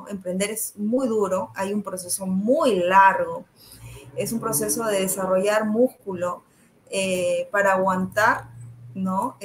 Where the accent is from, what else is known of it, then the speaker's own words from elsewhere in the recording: Peru; soy de Perú. Tengo varias empresas